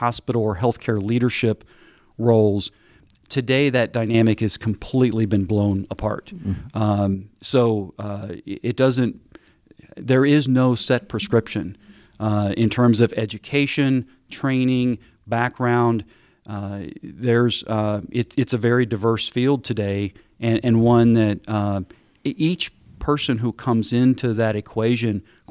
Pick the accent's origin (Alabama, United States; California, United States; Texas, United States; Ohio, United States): Ohio, United States; I grew up in Ohio. So, you know, Ohio, Indiana, very aligned culturally to how I grew up.